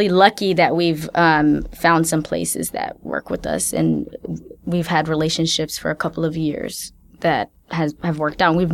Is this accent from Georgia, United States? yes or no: yes; Atlanta, Georgia, United States; I grew up in Atlanta.